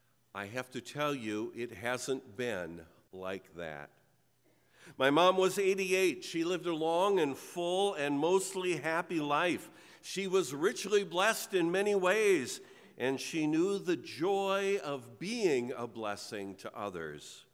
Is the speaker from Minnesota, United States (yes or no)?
yes; Minnesota, United States; On Tuesday, Liz and I drove to my hometown in southeastern Minnesota for my mom's funeral.